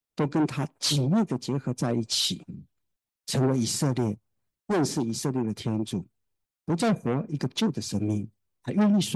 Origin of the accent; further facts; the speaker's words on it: Taiwan; born there; 我是台湾出生的，我当然不愿意台湾伤亡